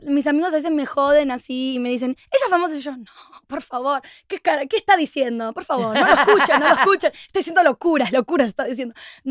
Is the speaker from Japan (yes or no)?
no; Argentina; yo soy de Argentina, obviamente yo amo mi selección